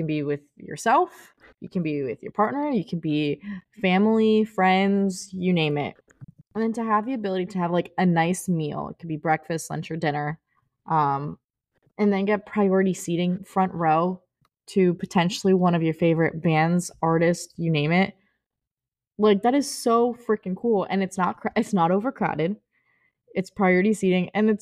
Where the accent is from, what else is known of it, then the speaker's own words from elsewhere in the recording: United States; I'm Venezuelan, or my family is. I'm American, but my family's Venezuelan.